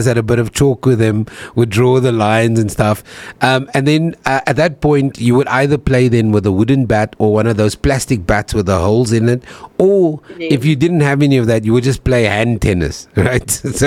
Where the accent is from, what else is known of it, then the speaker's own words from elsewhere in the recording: Cape Town, Western Cape, South Africa; I'm a Cape Flats boy too, and I grew up in the streets of Cape Town